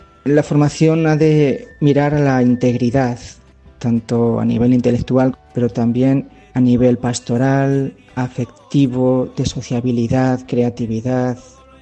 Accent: Manzanares, Castilla-La Mancha, Spain; born there; Nací en Manzanares el 12 de abril de 1978

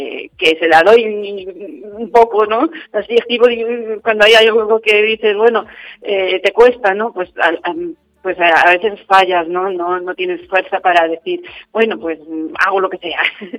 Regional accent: Valdepeñas, Castilla-La Mancha, Spain; also born or lived in Madrid; now in Ciudad Real, Spain; soy de Valdepeñas, yo nací y me crié en Valdepeñas, aunque mis padres eran de Santa Cruz de Mudela. Llevo aquí en Ciudad Real ahora 8 años, casi toda el resto de mi vida pues lo he pasado en Madrid

